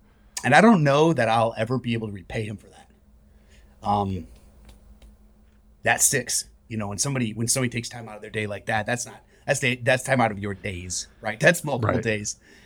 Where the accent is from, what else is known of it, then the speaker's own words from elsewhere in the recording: Michigan, United States; And I met Steve by going to another ministry up in Michigan. That is my home state.